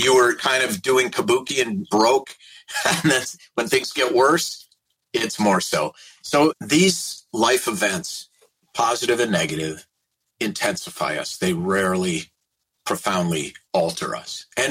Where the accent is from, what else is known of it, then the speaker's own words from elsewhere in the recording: St. Louis Park, Minnesota, United States; But we grew up in St. Louis Park, both of us.